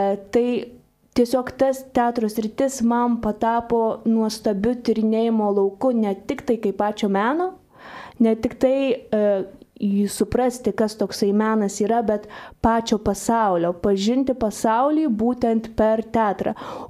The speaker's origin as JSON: {"language": "Lithuanian", "town": "Utena", "region": "Utena County", "country": "Lithuania", "said": "teatro netgi mano krašte, aš esu iš Utenos, tokia kaip po nebuvo."}